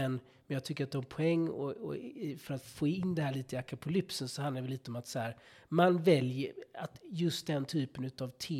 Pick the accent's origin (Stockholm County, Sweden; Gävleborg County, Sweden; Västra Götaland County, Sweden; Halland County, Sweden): Västra Götaland County, Sweden; Gothenburg; på min tid när jag växte upp i Göteborg